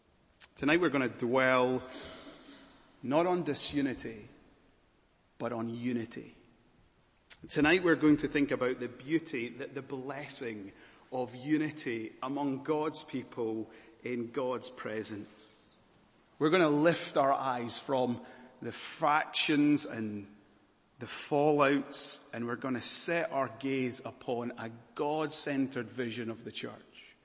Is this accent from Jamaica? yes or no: no; Scotland, United Kingdom; I come from Scotland.